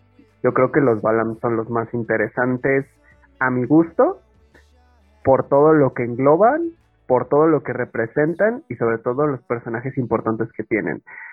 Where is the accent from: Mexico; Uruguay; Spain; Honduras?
Mexico; Y eso que soy mexicano, imagínate lo triste.